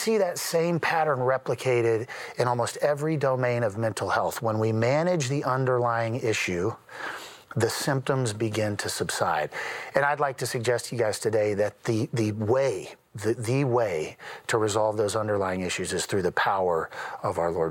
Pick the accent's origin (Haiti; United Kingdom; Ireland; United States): United States; Colorado; also born or lived in Louisiana; I'm from Colorado, so I'm familiar with this now, most recently from Louisiana